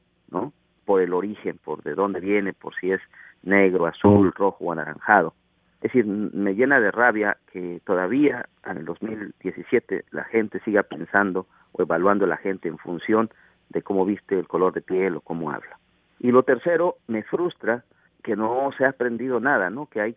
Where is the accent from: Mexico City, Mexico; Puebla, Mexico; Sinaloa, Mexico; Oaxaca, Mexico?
Oaxaca, Mexico; Le digo, yo soy de Oaxaca.